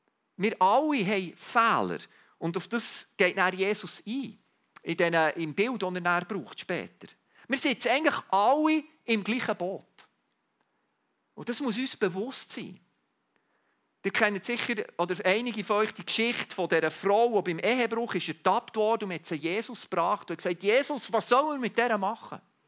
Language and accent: German; Switzerland; Auch als Schweizer, auch wenn wir so neutral sind